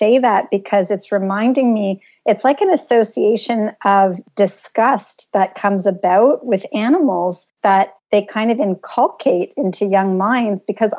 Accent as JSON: {"language": "English", "country": "Canada", "tie": "born or raised there", "said": "I live in Canada and I grew up here in Canada."}